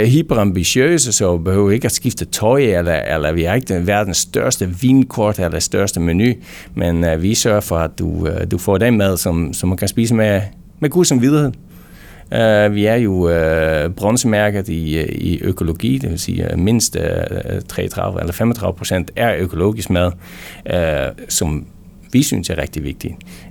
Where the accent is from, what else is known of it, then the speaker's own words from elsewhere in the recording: Netherlands; Danish is a second language; now in Sweden; Jeg er hollænder og flyttede til Sverige for mange år siden. I 2001 kom jeg til Sverige og bor der stadigvæk, men arbejdede siden 2001 i Danmark.